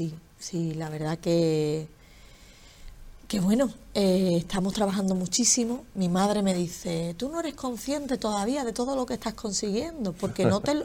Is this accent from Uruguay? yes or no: no; San Fernando, Andalusia, Spain; estar en mi tierra y crear mi propio producto desde Andalucía y desde San Fernando, concretamente, genera mucho vértigo.